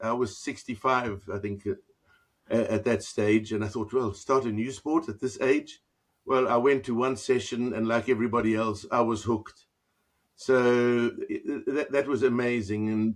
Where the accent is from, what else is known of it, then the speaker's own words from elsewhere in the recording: South Africa; now in England, United Kingdom; I come originally from South Africa. That's where my accent is.